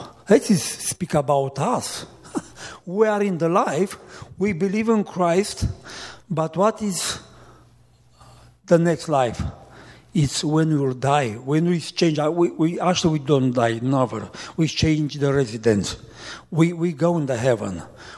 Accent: Romania; English is a second language; When I came in the church, for me, no words in English. Just … from Romania. That is all, you know.

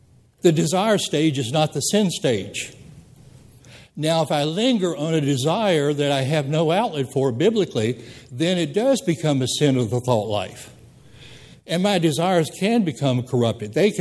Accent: the South, United States; accent: Southern; my Southern accent was picked up with some weird things in there

